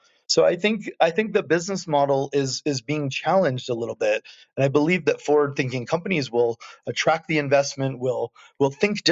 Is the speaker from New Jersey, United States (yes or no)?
no; Washington, United States; even in my home state of Washington, here in the U.S.